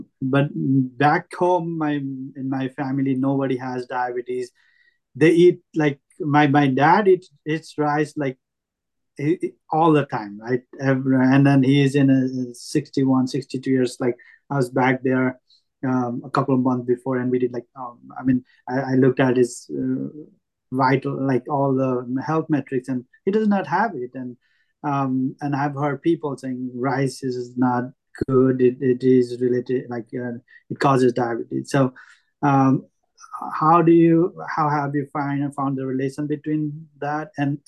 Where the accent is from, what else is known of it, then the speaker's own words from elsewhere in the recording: Nepal; now in United States; I'm from Nepal, originally from Nepal.